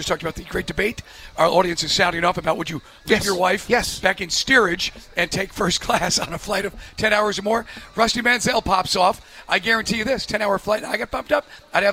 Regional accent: Mount Vernon, New York, United States; We are from Mount Vernon, by the way, where Denzel's from.

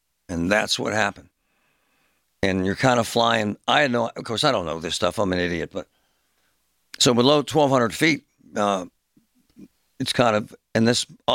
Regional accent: Greenfield, United States; I'm from Greenfield. He's from Greenfield.

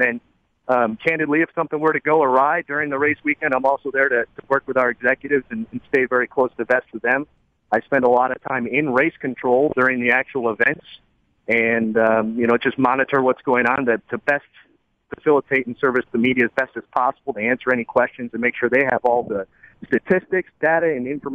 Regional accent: Wellsville, New York, United States; But yeah, I grew up in Wellsville, New York, and my dad was a mechanic, and worked on farm implements.

